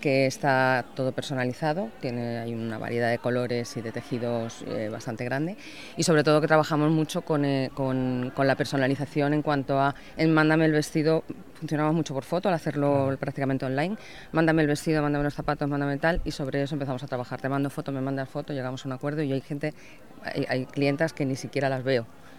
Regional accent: Madrid, Community of Madrid, Spain; moved away as an adult; now in Seville, Spain; Yo soy de Madrid, pero llevo 20 y tantos años ya en Sevilla y estamos en Tomares.

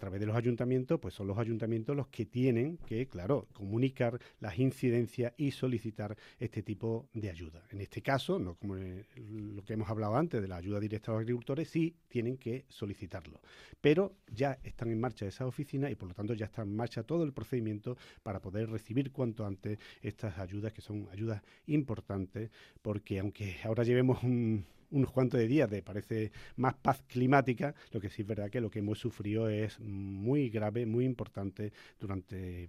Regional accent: Cañada Rosal, Andalusia, Spain; soy de Cañada Rosal, que es la isla del Vicario en Écija

